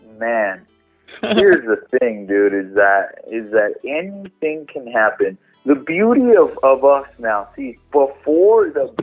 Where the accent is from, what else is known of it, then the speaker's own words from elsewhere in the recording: El Paso, Texas, United States; now in Las Vegas, United States; like I'm from a town called El Paso originally. I live in Las Vegas now, but I'm originally from El Paso.